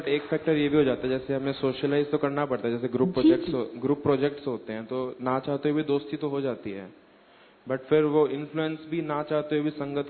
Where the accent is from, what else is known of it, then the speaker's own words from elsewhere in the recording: Delhi, India; मैं दिल्ली से आया हूँ.